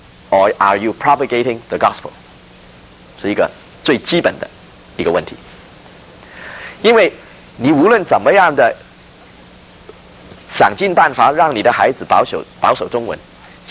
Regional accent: Hong Kong; now in United States; 到我们长大的时候，我们在香港长大，变成中国人了

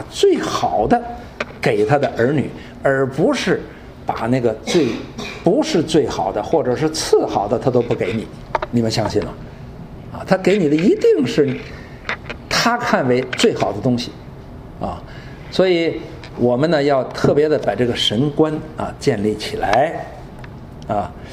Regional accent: China; 尤其是在我们中国人的这个群体里边，因为我们的文化里的神是跟圣经里边所启示的这位神是相当不同啊。

